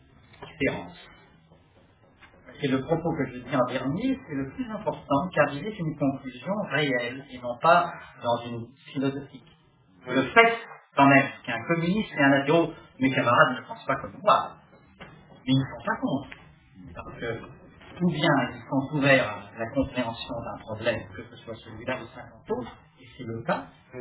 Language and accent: French; France; Je suis français. La culture fondamentale de mon pays depuis près de 2000 ans, c'est le christianisme.